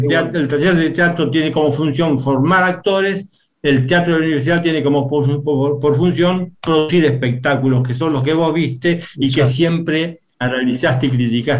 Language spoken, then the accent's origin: Spanish; La Plata, Buenos Aires Province, Argentina; now in Mar del Plata, Argentina; Yo me crié y me formé en La Plata, caminando por las calles, por los tilos y andando tranquilo por las plazas, y Buenos Aires me resultó muy duro, ¿no? Cuando vine a Mar del Plata sentí que volvía a mi lugar medio pueblerino, tranquilo